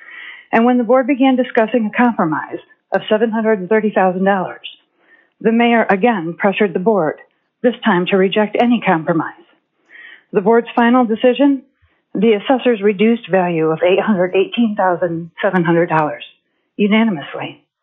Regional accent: Haines, Alaska, United States; I'm from Haines, Alaska

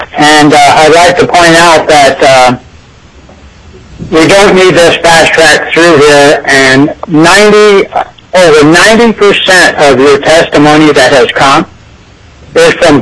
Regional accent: Kasilof, Alaska, United States; I'm representing myself from Kosilov, Alaska.

